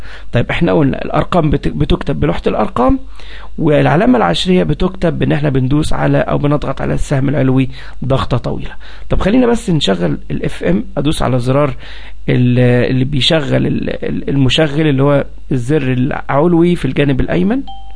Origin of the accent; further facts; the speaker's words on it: Egypt; يعني مثلا إحنا عندنا في مصر الأرقام من 87.5 ل108